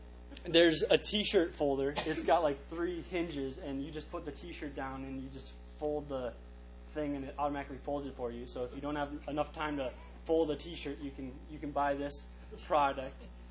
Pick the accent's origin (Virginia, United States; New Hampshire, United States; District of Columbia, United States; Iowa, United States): Iowa, United States; Cedar Rapids; Growing up in Cedar Rapids, we weren't really that far away from Chicago.